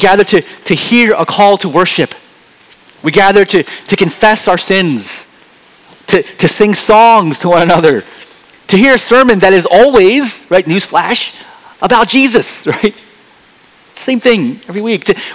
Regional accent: Philadelphia, Pennsylvania, United States; Most likely it's because we grew up in Philadelphia.

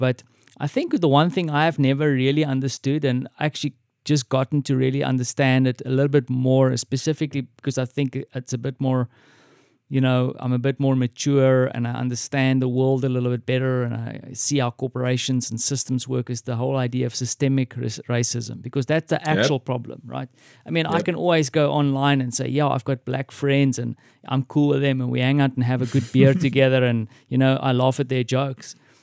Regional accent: South Africa; as a South African, you know, it's especially a weird time, right? It's kind of, you sit back, especially as the white South African

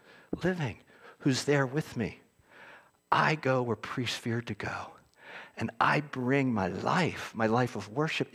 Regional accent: Philadelphia, Pennsylvania, United States; I'm from Philly. We tend to overstate things.

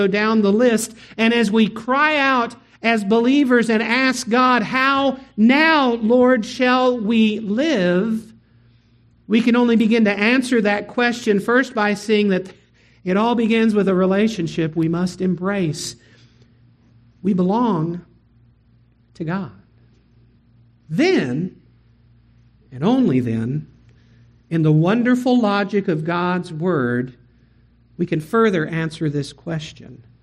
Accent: Austin, Texas, United States; The first church that I pastored was in San Antonio, where my wife is from. I'm from Austin.

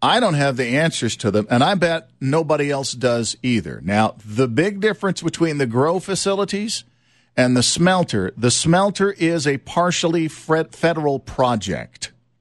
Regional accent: United States; I would be, as an American, I would be more outraged by that than a smelter coming in.

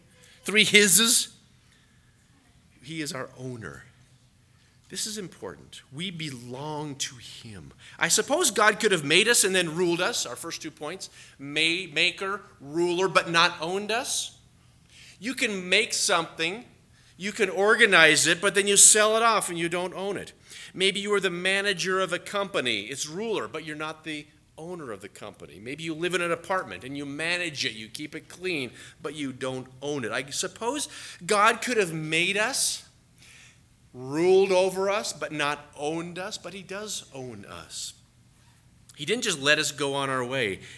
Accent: Boulder, Colorado, United States; I took a prayer walk one day when I was growing up in Boulder, a fairly new believer.

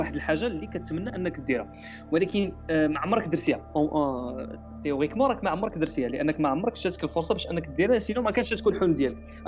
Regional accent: Morocco

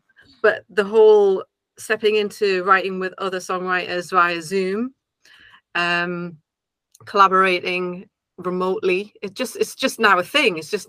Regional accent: North East England, United Kingdom; accent: Geordie; moved away as an adult; also born or lived in London; So my accent's not as strong as it maybe once was. I don't even know if it ever was that strong, but yeah, so it's a little bit diluted, but now and again it gets a bit Geordie.

